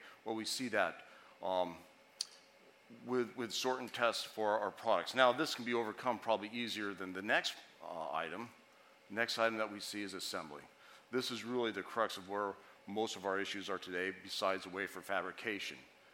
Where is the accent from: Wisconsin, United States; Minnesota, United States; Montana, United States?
Montana, United States; Although I'm from Montana, so that might be considered Southern Canada.